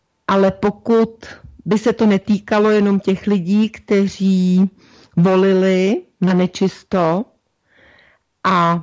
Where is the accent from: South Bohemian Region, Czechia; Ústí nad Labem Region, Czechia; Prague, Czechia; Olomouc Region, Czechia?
Prague, Czechia; já jsem z Prahy